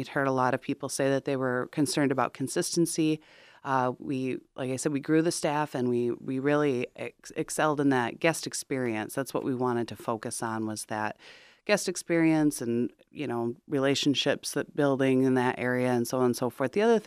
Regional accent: DeWitt, Michigan, United States; I'm from the DeWitt area. I actually graduated from here, this building, Commerce and Sciences.

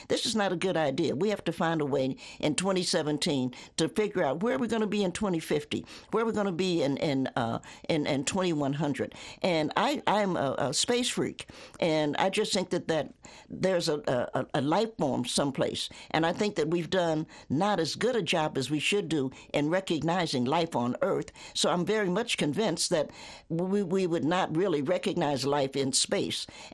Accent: Ohio, United States; also born or lived in Tennessee; I'm a Tennessean by birth, but I grew up in Ohio.

